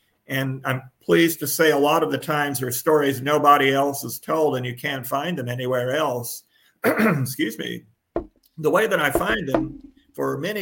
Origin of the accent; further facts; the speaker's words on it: Kentucky, United States; I did grow up in a rural sort of county. Richmond is more of a bluegrass county with a large city, Madison County, I should say, a large city, Richmond, and a few smaller towns